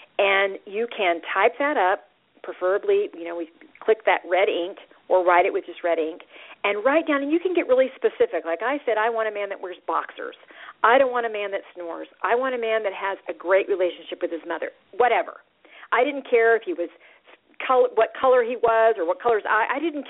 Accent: United States; And Americans, I have found, which I am proudly an American

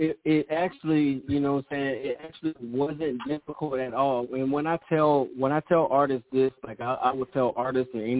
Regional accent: Sacramento, California, United States; Like, I'm originally from California, Sacramento.

